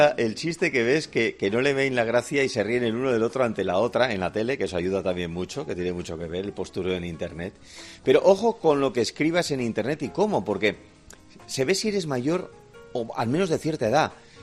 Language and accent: Spanish; Bilbao, Basque Country, Spain; va a actuar en Bilbao, en mi tierra